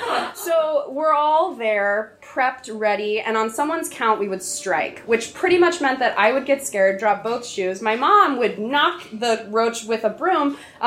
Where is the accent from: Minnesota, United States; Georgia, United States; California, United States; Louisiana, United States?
Georgia, United States; Atlanta; I grew up in Atlanta, Georgia, which is the kind of warm, humid environment where palmetto bugs